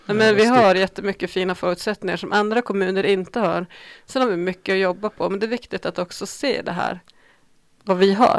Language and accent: Swedish; Norrbotten County, Sweden; Och det handlar om, okej, vi är 250 000 norrbottningar.